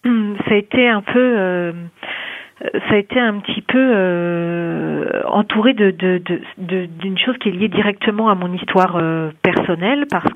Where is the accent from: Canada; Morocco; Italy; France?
France; Herblay, Île-de-France; Moi j'ai grandi à Herblay, j'ai fait toutes mes études à Herblay, donc c'est un petit peu ma ville en fait.